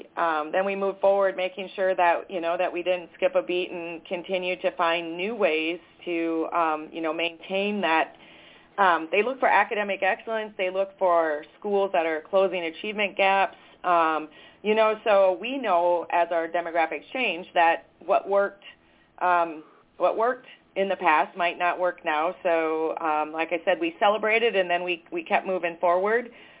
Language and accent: English; South Dakota, United States; I am. I grew up in South Dakota.